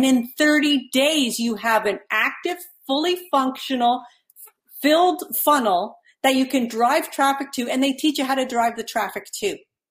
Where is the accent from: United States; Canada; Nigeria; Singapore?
Canada; And I'm from Canada, so that $100 was way more than just your US $100.